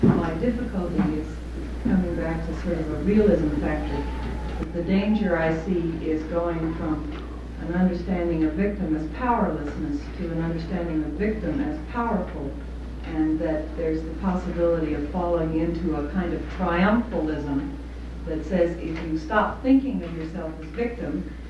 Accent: United States; because I think as an American, we tend to categorize that in some ways

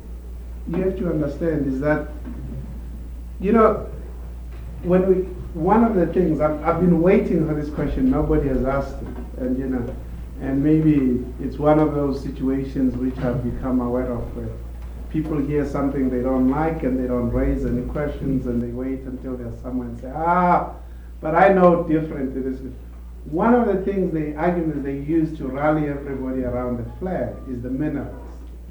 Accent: South Africa; reminds me I'm South African every day

